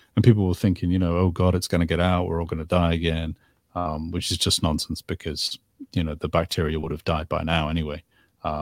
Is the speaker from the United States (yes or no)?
no; England, United Kingdom; When I grew up in England, I would frequent the museums there